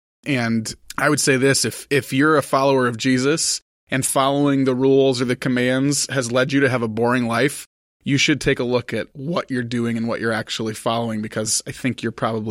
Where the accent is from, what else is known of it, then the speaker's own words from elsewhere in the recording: Chicago, Illinois, United States; now in Upper Peninsula, United States; I came from Chicago.